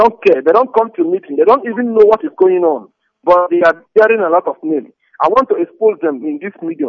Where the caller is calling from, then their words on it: Malaysia; I'm calling from Malaysia